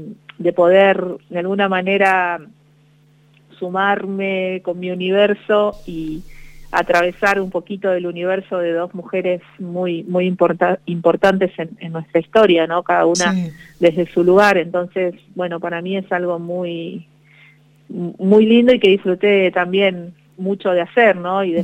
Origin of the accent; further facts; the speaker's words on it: Buenos Aires, Argentina; born there; moved away as an adult; now in Salta, Argentina; si bien yo soy nacido en Buenos Aires, hace 10 años que vivo en Salta